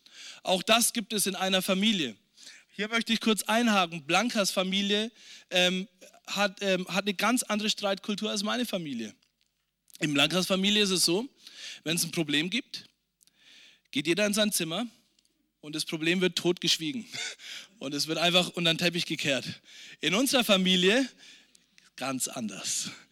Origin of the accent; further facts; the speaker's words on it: Germany; ich bin Deutscher